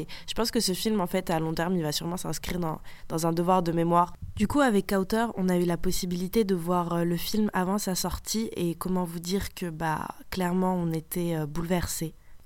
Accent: Île-de-France, France; j'ai grandi dans le 93. En plus, on est algérienne

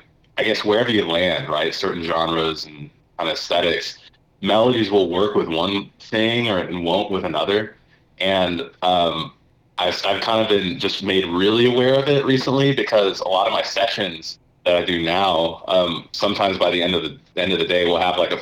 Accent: Seattle, Washington, United States; because they're Seattle, and I'm from Seattle originally.

